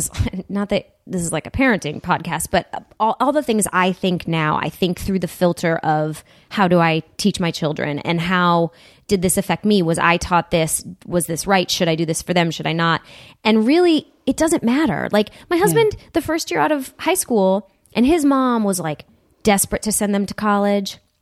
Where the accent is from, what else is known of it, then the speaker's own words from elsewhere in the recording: Huntington Woods, Michigan, United States; It was strange because I grew up about 2 miles outside of the city. It's a city called Huntington Wood